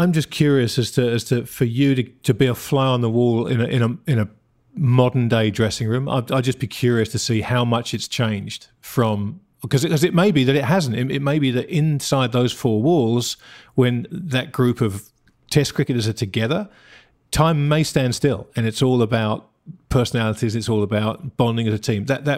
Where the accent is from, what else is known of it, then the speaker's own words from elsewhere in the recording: England, United Kingdom; as an Englishman to wind up kind of liking the Aussie cricket team.